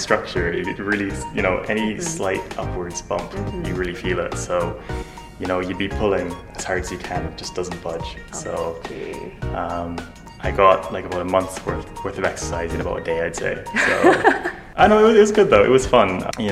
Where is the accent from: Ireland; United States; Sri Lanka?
Ireland; now in Sendai, Japan; I'm from Ireland.